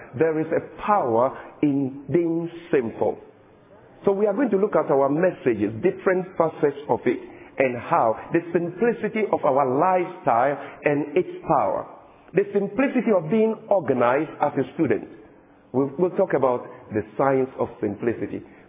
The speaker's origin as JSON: {"language": "English", "country": "Ghana", "said": "Adventists in my home country, one city, we are more than 30,000 members in Ghana."}